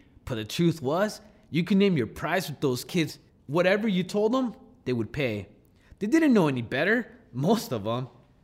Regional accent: Nicaragua; moved away as an adult; now in Delaware, United States; I came from Nicaragua, baby, the land of lakes and volcanoes. Been here 8 years, almost to the day.

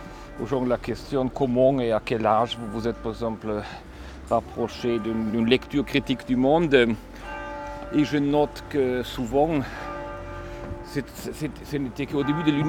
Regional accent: Cologne, North Rhine-Westphalia, Germany; là où j'ai grandi, dans la Cologne, dans la deuxième moitié des années 70, les milieux étaient quand même plutôt vivants.

